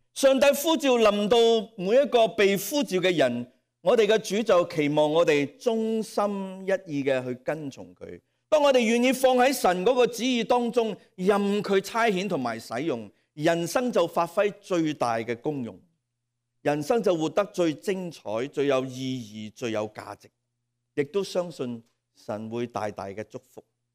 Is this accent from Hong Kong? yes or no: yes; Hong Kong; 如果不是真的，我们香港人说真的搞出个大头佛出来。